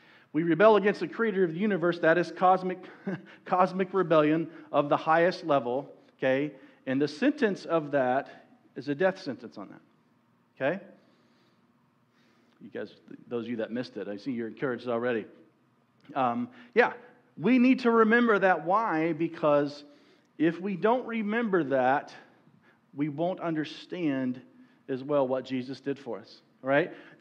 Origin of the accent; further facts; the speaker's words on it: Missouri, United States; All right, I grew up in Missouri, so we make fun of Arkansas.